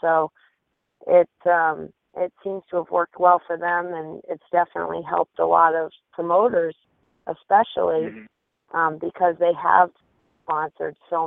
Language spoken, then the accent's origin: English; Boston, Massachusetts, United States; I'm from the Boston area. I traveled to North Carolina to compete to try to get my pro card.